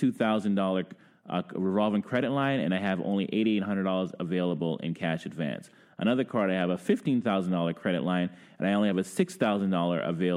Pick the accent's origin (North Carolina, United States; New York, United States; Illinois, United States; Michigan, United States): New York, United States; Brooklyn; now in Ottawa, Canada; I've been here 20 plus years. I'm from Brooklyn.